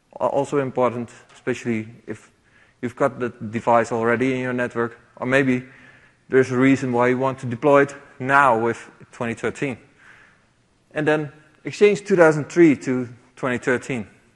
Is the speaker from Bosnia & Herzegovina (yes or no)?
no; Netherlands; So, who am I? … I'm from the Netherlands.